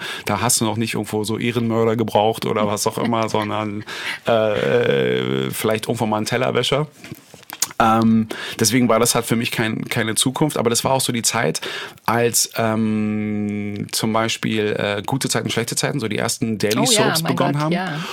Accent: Berlin, Germany; als Berliner ist ein Mensch mit Herz und Schnauze.

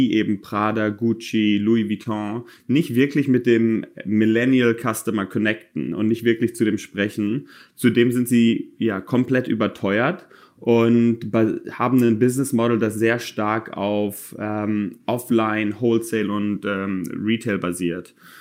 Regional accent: Dortmund, North Rhine-Westphalia, Germany; Ich komme aus Dortmund

